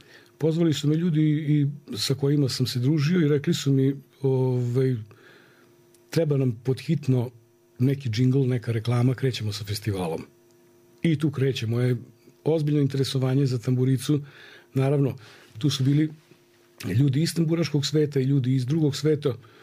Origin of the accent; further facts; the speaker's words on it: Titel, Vojvodina, Serbia; Imamo tri reke, blizu smo tri grada i detinjstvo u Titelu je bilo lepo.